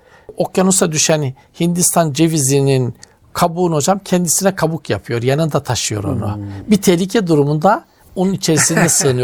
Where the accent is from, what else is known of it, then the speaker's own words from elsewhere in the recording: Black Sea Region, Turkey; Atma türkü dediğimiz olay mesela bizim Karadeniz'de aslında bir laf sokma türküdür sanatsal biçimde.